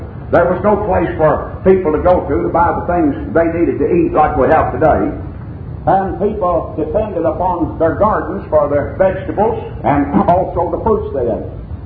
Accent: Texas, United States; But the geography of my home country in Texas is very much like that of the Bible land.

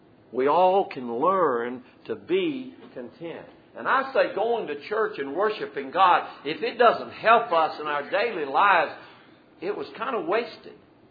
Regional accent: Dublin, Georgia, United States; born there; I was born in Dublin, Georgia, December the 5th, 1948, 70 years ago.

